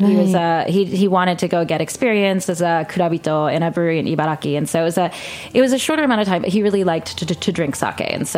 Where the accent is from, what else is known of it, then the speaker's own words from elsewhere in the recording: California, United States; And growing up in California with a lot of Asian influence in food, but very much influenced by California cuisine and California ingredients